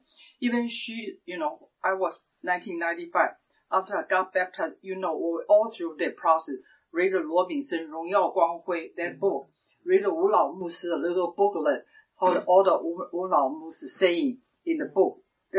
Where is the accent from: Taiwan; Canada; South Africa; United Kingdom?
Taiwan; Taichung; English is a second language; moved away as an adult; also born or lived in Taipei; now in United States; But I'm not I'm from Taichung. Only can go to Taipei twice, three times a year. So I visit there, I learn 安静等候. I was very young, around 20, I'm in the college.